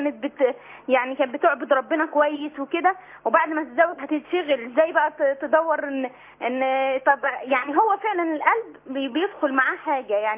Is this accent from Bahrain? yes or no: no; Egypt; now in Saudi Arabia; أنا مصرية بس مقيمة في السعودية.